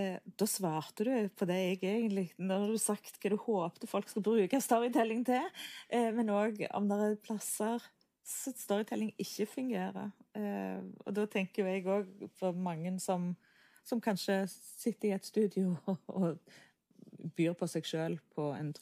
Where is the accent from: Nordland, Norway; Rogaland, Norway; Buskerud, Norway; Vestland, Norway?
Rogaland, Norway; Jæren; dere hører at jeg er fra Jæren